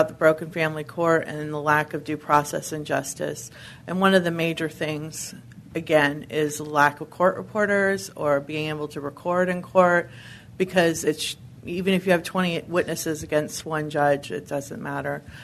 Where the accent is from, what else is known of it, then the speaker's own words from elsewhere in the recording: California, United States; I'm from Placer County, California, and I'm here to support getting a public hearing